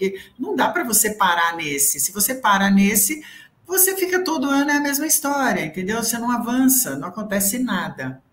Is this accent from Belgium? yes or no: yes; Belgium; Eu sou belga, né? Tenho dupla nacionalidade.